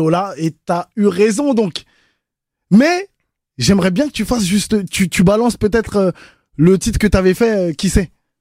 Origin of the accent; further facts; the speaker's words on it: Haiti; Moi, je suis un haïtien, on est les premiers à avoir pris notre indépendance.